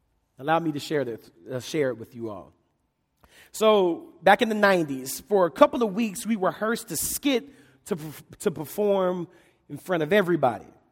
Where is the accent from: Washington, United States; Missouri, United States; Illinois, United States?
Missouri, United States; Malden; So I grew up in the Boot Hill, Malden, Missouri. It's a small farming town. And again, in southeast Missouri, it's a town full of rice, cotton, bean, and wheat fields.